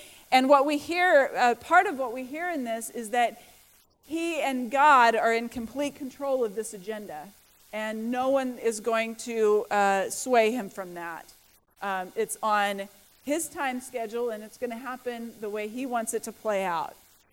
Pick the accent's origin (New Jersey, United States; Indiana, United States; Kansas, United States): Kansas, United States; Topeka; And I think that I was placed there because I'm from Kansas. We're all farmers in Kansas.